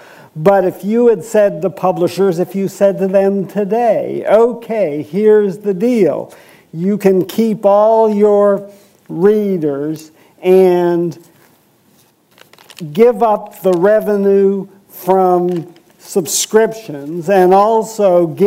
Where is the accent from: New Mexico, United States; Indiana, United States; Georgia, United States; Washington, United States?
Washington, United States; Seattle; And, I come from Seattle, and I'll just leave it at that without getting more specific.